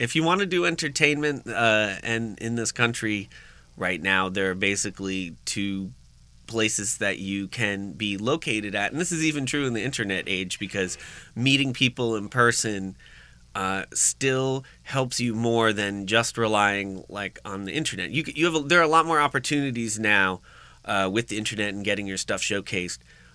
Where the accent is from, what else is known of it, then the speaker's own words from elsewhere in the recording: New Jersey, United States; Well, I grew up in exciting New Jersey, and then I went to college in upstate New York